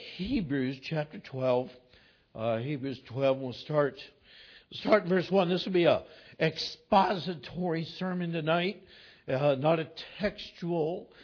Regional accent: California, United States; I grew up in California, up in the mountains, and they're in a drought, and there was a drought when we were there, and in 91, the county we were in, which is, there's a good amount of Yosemite National Park in the county. It's Tuolumne County.

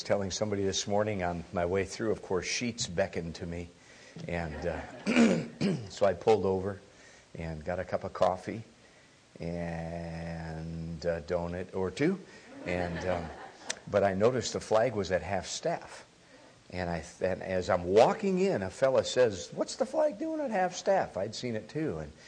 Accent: Alaska, United States; Your pastor said I came from Florida, but I'm actually an Alaskan. So state of residence is Alaska.

